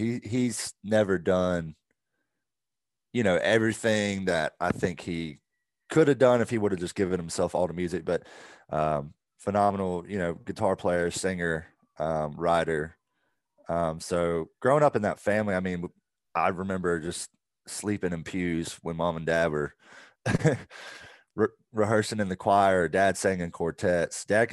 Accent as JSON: {"language": "English", "town": "Augusta", "region": "Georgia", "country": "United States", "tie": "born or raised there", "also_born_or_lived": "Evans", "said": "Yeah, so I grew up in Augusta. I was born in Augusta. Lived in Evans there. And when I was about, I think I was 12, my folks moved to North Georgia"}